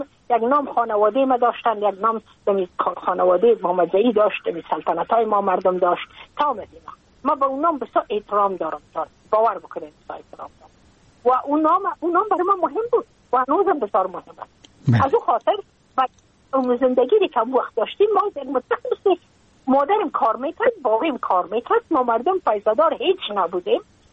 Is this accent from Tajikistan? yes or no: no; Afghanistan; moved away as an adult; now in United States; ما که از افغانستان بقا آمدم ما اون سال بودم 28 ساله